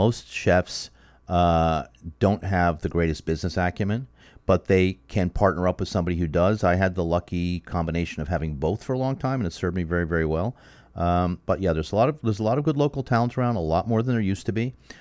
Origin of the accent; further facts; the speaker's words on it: Brooklyn, New York, United States; now in Miami, United States; I'm from Brooklyn.